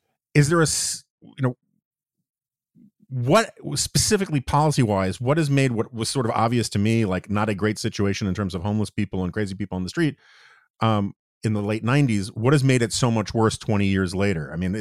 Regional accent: New York City, New York, United States; also born or lived in Washington, District of Columbia, United States; So again, I grew up in New York in the 70s and 80s. And then I saw, even though I lived in DC, the sort of Giuliani revolution in New York

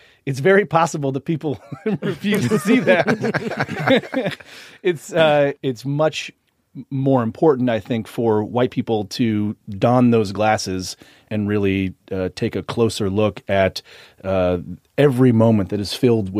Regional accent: Boston, Massachusetts, United States; I grew up in Boston in a nearly exclusive white community

